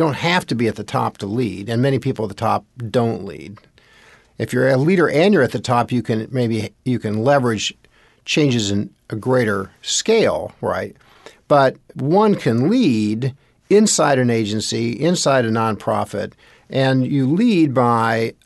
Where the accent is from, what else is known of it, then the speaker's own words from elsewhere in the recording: Indianapolis, Indiana, United States; I grew up in Indianapolis and wanted to go into public service.